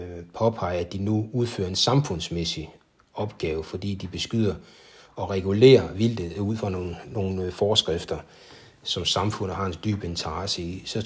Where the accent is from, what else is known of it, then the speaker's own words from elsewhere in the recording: North Denmark Region, Denmark; fordi jeg ved her, hvor jeg kommer fra i Nordjylland